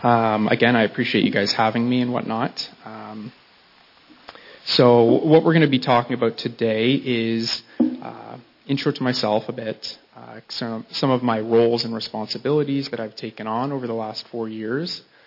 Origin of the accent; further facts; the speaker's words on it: Uxbridge, Ontario, Canada; I grew up in Uxbridge, Ontario, with my parents and my brother, doing lots of sports and swimming and all sorts of activities.